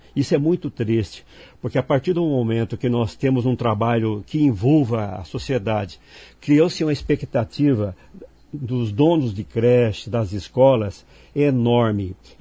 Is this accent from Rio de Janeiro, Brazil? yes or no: no; Paraná, Brazil; Desde quando eu nasci lá no Pinguim, fica perto aqui, aliás, eu nasci em Sabáudia, morei no Pinguim desde um ano de idade. Viemos para o Jardim Alvorada